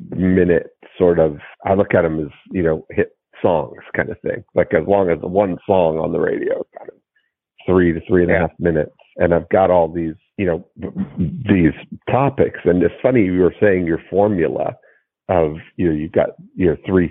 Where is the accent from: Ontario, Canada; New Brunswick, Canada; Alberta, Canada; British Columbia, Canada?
Ontario, Canada; Toronto; really looking at my growing up in Toronto, in the GTA, I look at that as the one and the same.